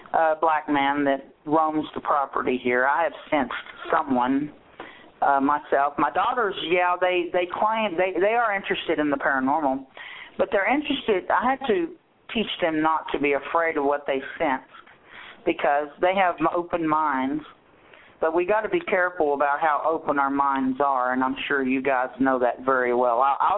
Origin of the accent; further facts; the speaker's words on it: Louisiana, United States; I'm Cajun.